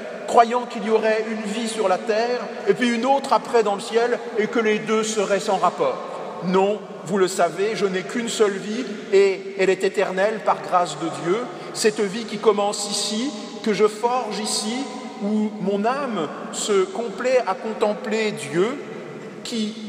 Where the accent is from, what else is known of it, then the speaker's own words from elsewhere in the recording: Paris, Île-de-France, France; il faut toujours rester modeste, même quand on est parisien, et je parle pour moi, évidemment